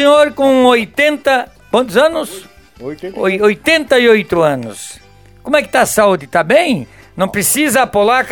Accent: Braço do Norte, Santa Catarina, Brazil; Eu sou natural de Braço do Norte, Santa Catarina

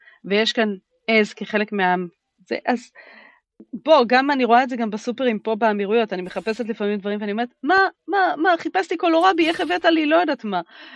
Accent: United Kingdom; כי אני בריטית, אבל אני כן יודעת צרפתית.

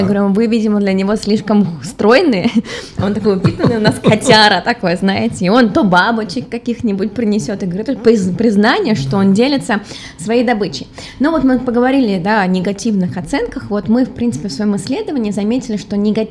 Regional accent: Bryansk, Bryansk Oblast, Russia; я сама из Брянска

